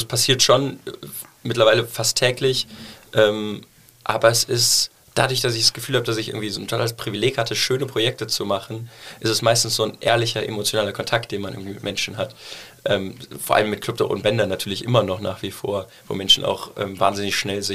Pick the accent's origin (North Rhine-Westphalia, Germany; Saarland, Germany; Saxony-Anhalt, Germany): North Rhine-Westphalia, Germany; Cologne; Ich bin in Deutz aufgewachsen.